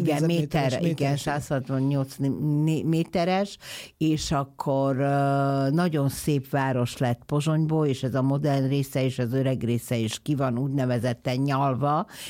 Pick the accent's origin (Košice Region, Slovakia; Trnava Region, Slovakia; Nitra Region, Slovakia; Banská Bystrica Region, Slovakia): Banská Bystrica Region, Slovakia; Banská Bystrica; a szülővárosom, amiről már beszéltünk, az Besztercebánya. Az egészen az egyetem végéig az volt a lehetőségem tanulni, tovább menni.